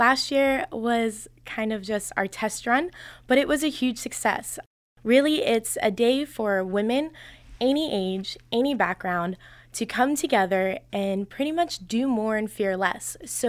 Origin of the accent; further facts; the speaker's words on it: Vero Beach, Florida, United States; So Indian River County, I was born and raised in Vero Beach. It's where we have three generations there. That's where our family is.